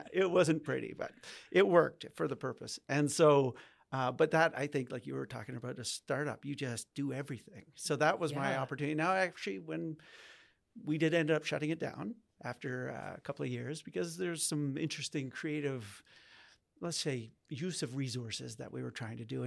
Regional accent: Glace Bay, Nova Scotia, Canada; born there; now in Calgary, Canada; But I was born in Glace Bay, Nova Scotia, and I wasn't prepared to move back east at that point. So I stayed in Calgary

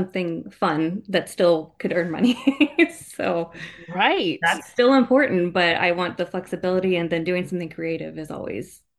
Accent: Ashburn, Virginia, United States; So I'm from Ashburn, Virginia.

